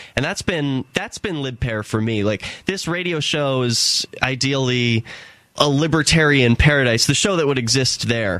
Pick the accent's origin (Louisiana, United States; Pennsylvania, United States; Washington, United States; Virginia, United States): Pennsylvania, United States; Philadelphia; now in New Hampshire, United States; I come from Philadelphia, which is not terribly far away from New Hampshire, where I'm broadcasting now.